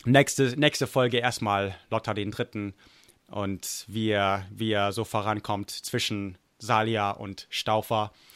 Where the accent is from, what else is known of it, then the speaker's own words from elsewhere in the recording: Munich, Bavaria, Germany; München, meine Heimatstadt München, die ich liebe, die ich so toll finde. Ich liebe Münchner.